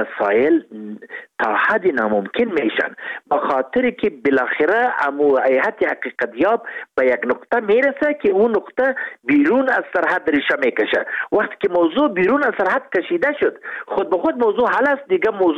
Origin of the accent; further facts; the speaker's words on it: Kandahar, Afghanistan; ما از خودم از قندهار هستیم، 14 سالم وکیل پارلمانش بودم، نمایندیش بودم.